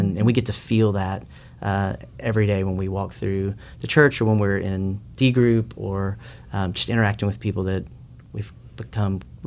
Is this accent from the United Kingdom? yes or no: no; Louisiana, United States; moved away; I've spent more time here than I did growing up in Louisiana.